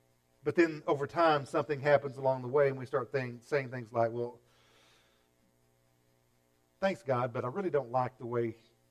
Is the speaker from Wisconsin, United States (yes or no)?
no; Texas, United States; We call it manna because we're from East Texas.